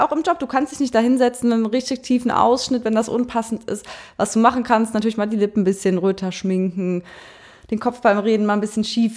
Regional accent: Rhineland-Palatinate, Germany; Wir kommen ja aus der Eifel. In der Nähe ist der Nürburgring.

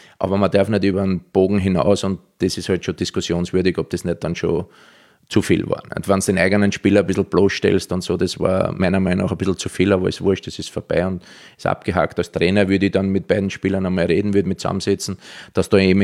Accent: Austria; now in Israel; haben im März mein Heimatland Österreich besiegt, 4-2 in Israel.

